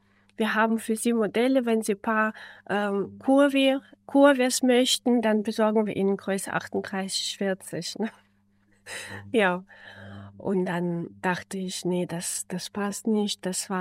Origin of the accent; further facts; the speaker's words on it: Saarland, Germany; im Saarland entsteht immer das Große. Ne? Und das ist auch meine Heimat. Ich kenne hier viele Leute. Mein Kind ist hier aufgewachsen.